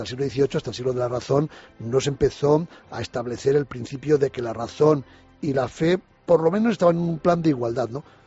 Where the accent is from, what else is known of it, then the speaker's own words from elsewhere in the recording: Aragon, Spain; mi paisano, yo soy aragonés como era, Miguel Servet.